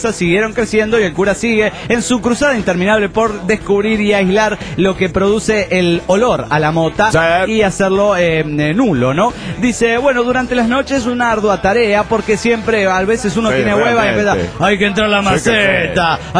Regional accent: Perote, Veracruz, Mexico; me pidieron que regresara a Jalapa, a Perote, mi ciudad natal, de Jalapa a Perote, mi ciudad natal

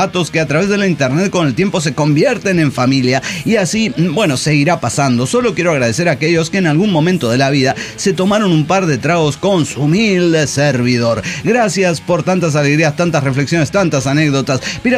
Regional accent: Torreón, Coahuila, Mexico; Soy el inmortal de Torreón, Coahuila, México.

